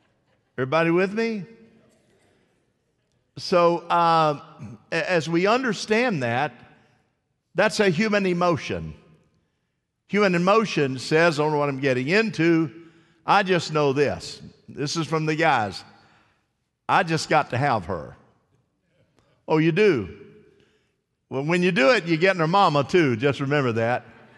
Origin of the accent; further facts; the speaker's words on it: Winter Haven, Florida, United States; I'm from Winter Haven. I know right where it's at.